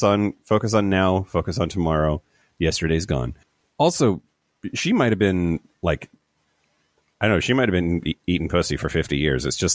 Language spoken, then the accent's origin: English; Yakima, Washington, United States; I grew up in Yakima mm-hmm. County. There's like, it's deep, deep red.